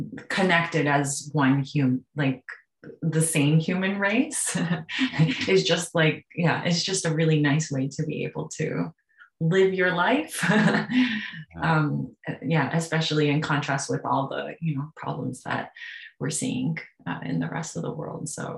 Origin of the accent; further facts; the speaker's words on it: Japan; I think growing up in Japan, my mother always told me, you're American. And I actually only have US citizenship.